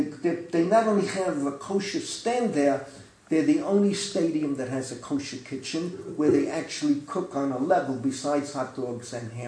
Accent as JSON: {"language": "English", "town": "Bronx", "region": "New York", "country": "United States", "said": "She found out we're from the Bronx."}